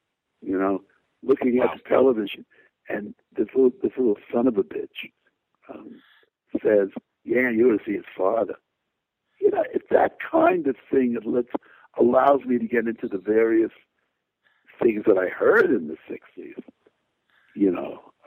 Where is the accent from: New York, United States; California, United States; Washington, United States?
California, United States; Oakland; born there; I was born in Oakland.